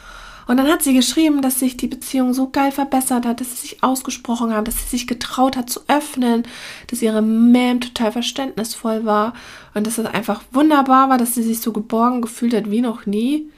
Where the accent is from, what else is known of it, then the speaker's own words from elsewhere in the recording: Munich, Bavaria, Germany; now in Hamburg, Germany; Ich bin ja ursprünglich auch aus München